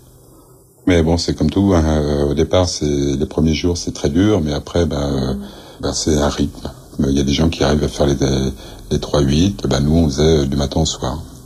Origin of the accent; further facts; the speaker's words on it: L'Haÿ-les-Roses, Île-de-France, France; Je suis né à Fontenay-aux-Roses en 92, mais j'ai grandi à L'Haÿ-les-Roses dans le 94. J'ai grandi au milieu d'une cité, dans un HLM, un F3.